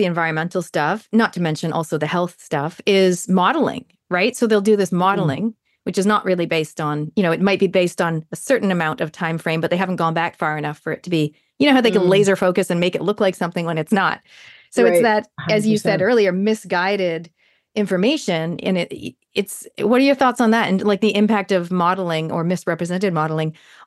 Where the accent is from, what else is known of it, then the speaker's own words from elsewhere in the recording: Canada; I'm a hybrid of both. I'm genetically Kiwi, but I was born and raised in Canada.